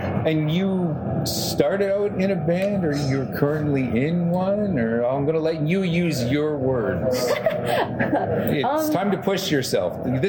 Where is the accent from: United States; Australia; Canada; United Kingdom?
Canada; As a Canadian, eh?